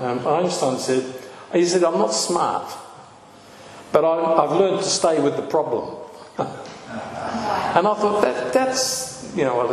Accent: Australia; they were fascinated by my accent, of course. And where do you come from? Australia.

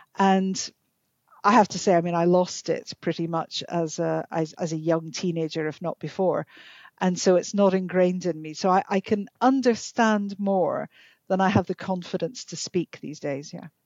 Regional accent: Strome, Scotland, United Kingdom; also born or lived in Inverness; we moved to the West Coast when I was six, and a place called Strome, which is on Loch Carron. And so it was the most idyllic rural upbringing you could imagine.

